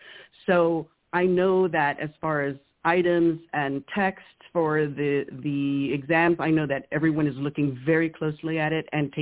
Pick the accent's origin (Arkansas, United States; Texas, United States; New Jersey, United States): Texas, United States; now in Austin, United States; You know, I'm from South Texas. Like, I'm in Austin, but currently in Austin. But I grew up in South Texas.